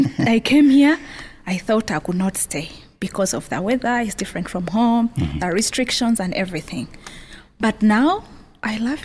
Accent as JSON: {"language": "English", "town": "Masaka", "region": "Central Region", "country": "Uganda", "tie": "born or raised there", "said": "I'm from Uganda. Born and raised in Masaka, that's said when you're going to Western Uganda."}